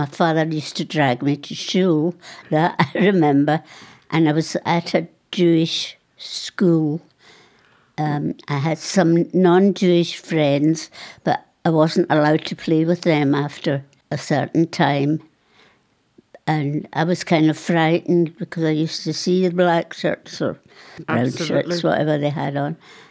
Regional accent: Dortmund, North Rhine-Westphalia, Germany; born there; English is a second language; I was born in Dortmund, Germany, unfortunately.

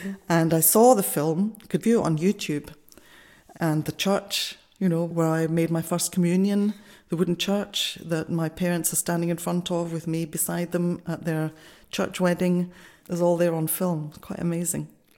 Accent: Bavaria, Germany; I was born in Germany in 1954 in a refugee camp. The Valka camp in Langwasser is where we lived.

